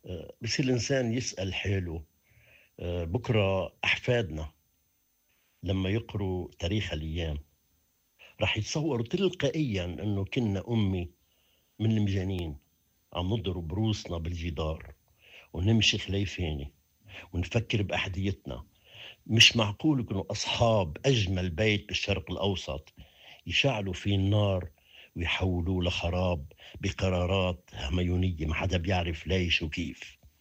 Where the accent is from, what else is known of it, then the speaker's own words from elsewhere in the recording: Lebanon; يكون عنا قطعة صغيرة من الأرض نتنفس فيها كلبنانيين